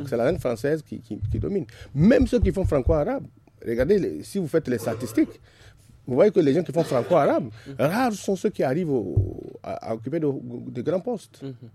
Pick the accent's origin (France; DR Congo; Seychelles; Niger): Niger; surtout chez nous, au Niger en plus.